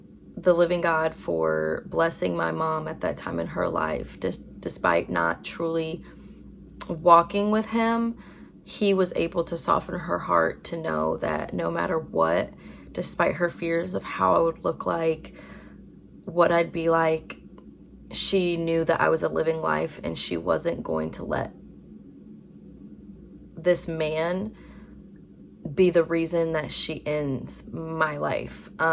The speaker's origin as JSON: {"language": "English", "town": "Franklin", "region": "Tennessee", "country": "United States", "said": "I am 22 years old and I am from Franklin, Tennessee."}